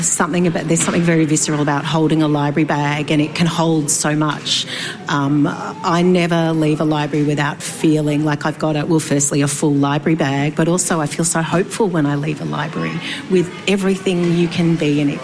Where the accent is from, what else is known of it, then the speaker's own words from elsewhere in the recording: Mortlake, Victoria, Australia; born there; I was born in Mortlake, and Warrnambool was my first library.